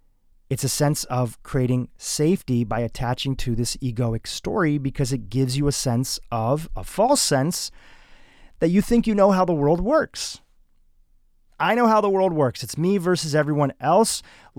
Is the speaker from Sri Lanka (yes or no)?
no; Kenya; also born or lived in Nashville, Tennessee / El Paso, Texas / Delaware; now in United States; We moved from Kenya to Nashville, Tennessee, to El Paso, Texas, to Delaware. Even Delaware, we moved a couple times.